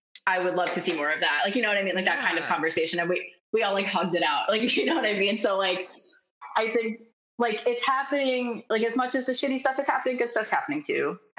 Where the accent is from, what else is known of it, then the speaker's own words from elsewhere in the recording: New York, United States; now in Los Angeles, United States; Growing up in New York, in the hardcore scene, in, you know, seeing people put together house shows and all that, it's not something I can speak to in LA.